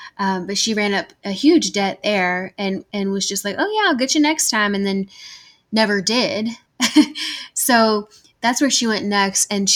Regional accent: the South, United States; I'm from the South. I'm sure that y'all can hear that in my voice. So it's always hot here.

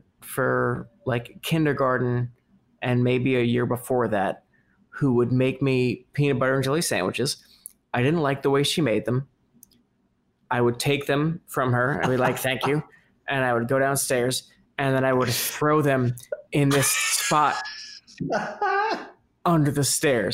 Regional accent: Hazlet, New Jersey, United States; so my house growing up in Hazlitt, New Jersey, downstairs where we had the TV room and the sump pump

